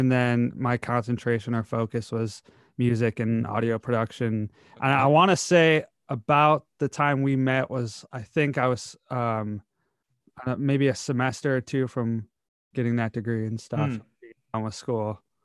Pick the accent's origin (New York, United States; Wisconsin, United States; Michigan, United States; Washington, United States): Michigan, United States; Novi; Yeah, I grew up in Novi and then graduated and went to school at Central.